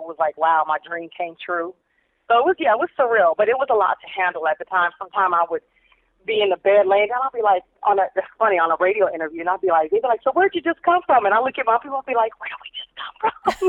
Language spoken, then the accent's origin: English; Arizona, United States; It's like I was this kid from Arizona, 21 years old, had never traveled the world like to that degree.